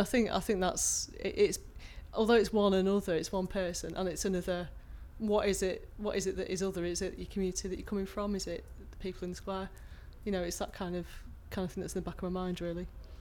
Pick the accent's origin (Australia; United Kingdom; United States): United Kingdom; Blackpool, North West England; born there; My background is I was born in Blackpool, so I'm not a Sangroan, because my dad's from Blackpool, but my mum's from Manchester.